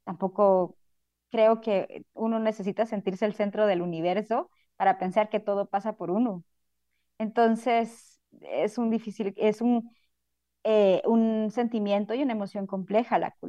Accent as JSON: {"language": "Spanish", "country": "Guatemala", "said": "como guatemalteco, siempre uno tiene culpa por alguna situación"}